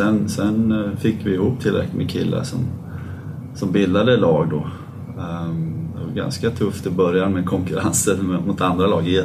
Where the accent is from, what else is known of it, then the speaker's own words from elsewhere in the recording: Åre, Jämtland County, Sweden; vi växte upp i Åre. En liten skidort uppe i Jämtland och vi älskade åka skridskor.